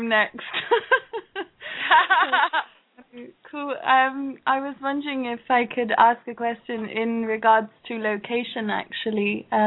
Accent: France; also born or lived in England; now in Ireland; I grew up in France, and I was born in England, and my mom's French, and my dad was born in Tunisia, so I'm already kind of from a big mix of places, which makes me nomadic by nature

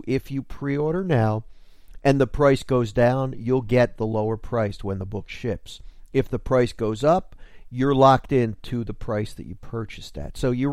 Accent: New Jersey, United States; I was speaking at the Catholic Center at Monmouth University In my home state of New Jersey.

